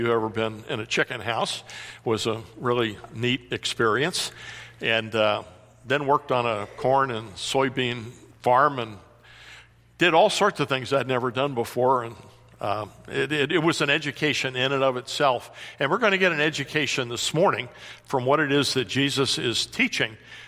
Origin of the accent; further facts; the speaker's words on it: Washington, District of Columbia, United States; So most of you are urbanites like I was. I was raised in the Washington, D.C. area.